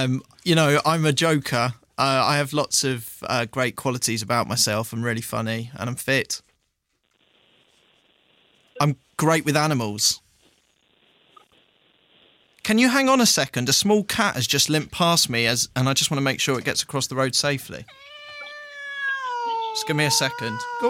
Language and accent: English; Watford, East of England, United Kingdom; I moved from Watford.